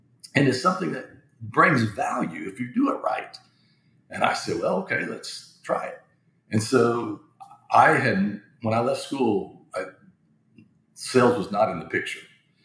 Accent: Tishomingo, Oklahoma, United States; So, born and raised in Tishomingo, Oklahoma, which is about an hour and a half from Oklahoma City and probably about 2 hours from Dallas.

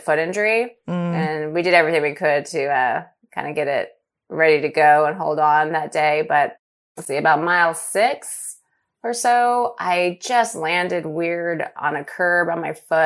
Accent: Los Angeles, California, United States; And, you know, LA was my hometown, and it's where I started running.

